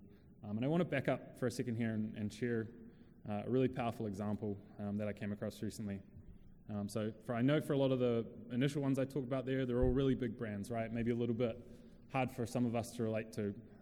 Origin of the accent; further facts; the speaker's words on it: New Zealand; accent: New Zealand; And we started out down in New Zealand, hence my funny accent, and now we've got teams spanning across North America, Europe, and Asia Pacific as well.